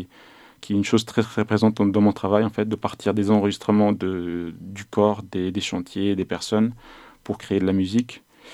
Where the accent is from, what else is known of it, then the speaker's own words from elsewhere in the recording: Tunisia; moi, je suis tunisien.